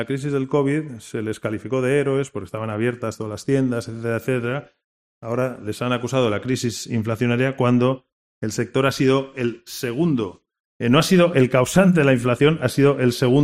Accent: Aragon, Spain; Valencia por los cítricos, mi tierra Aragón por el porcino.

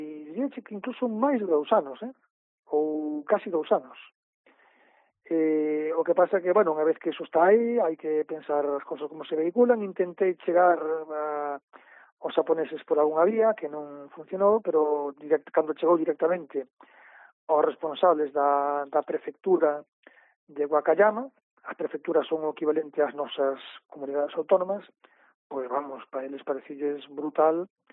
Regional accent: Baio, Galicia, Spain; eu son de Baio, que está na Costa da Marte

